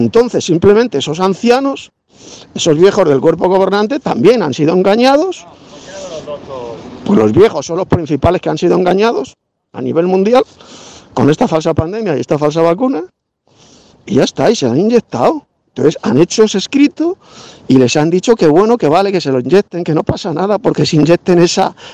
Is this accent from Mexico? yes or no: no; Spain; por lo menos, bueno, aquí en España, en mi país, se han inyectado ese veneno